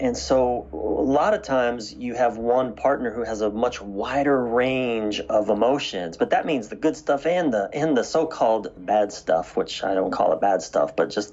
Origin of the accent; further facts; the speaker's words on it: East Coast, United States; I was raised on the East Coast of the United States.